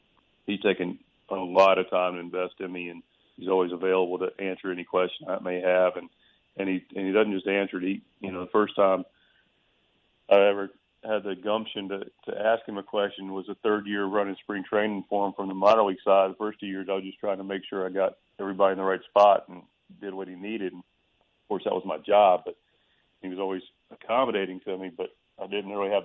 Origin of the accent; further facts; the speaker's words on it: Charlotte, North Carolina, United States; my mom's 84 now and still in the same house that I grew up in Charlotte, North Carolina.